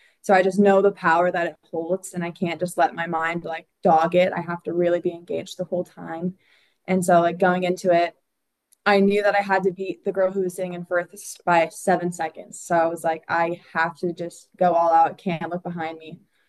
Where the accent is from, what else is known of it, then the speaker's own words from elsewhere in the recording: Wisconsin, United States; Yeah, so in 2020, my parents moved here from Wisconsin. So I grew up in Wisconsin.